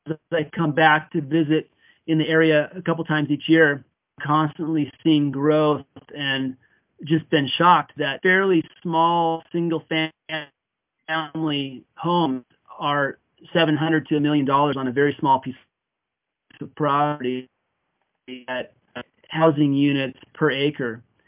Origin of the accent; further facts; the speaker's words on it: North Bend, Washington, United States; I grew up in North Bend from 1969 until graduating from Mount Si High School in 1988. And North Bend was always a very small rural community to me and my family.